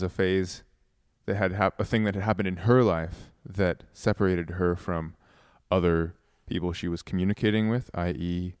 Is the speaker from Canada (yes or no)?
yes; Toronto, Ontario, Canada; A real pleasure to have you all the way from my hometown of Toronto.